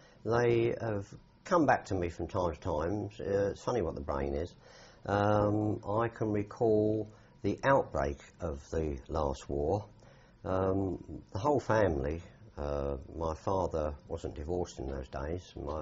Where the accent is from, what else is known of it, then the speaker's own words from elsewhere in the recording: London, United Kingdom; I was brought up in North London. Well, my family lived in North London, although they originated in Hertfordshire.